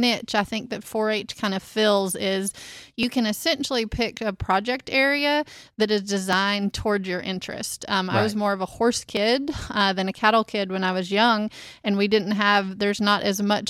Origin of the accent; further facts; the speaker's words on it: United States; But I think back, I grew up in Grady County, and we had a strong 4-H program there.